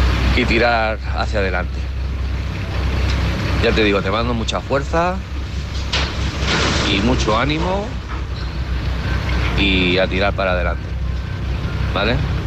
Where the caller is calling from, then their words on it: Alicante, Valencian Community, Spain; de Alicante.